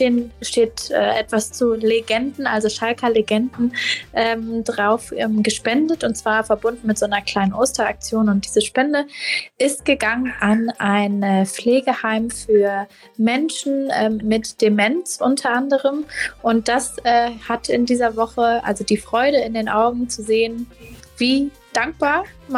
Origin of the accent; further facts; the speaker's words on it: North Rhine-Westphalia, Germany; ich komme aus dem Ruhrgebiet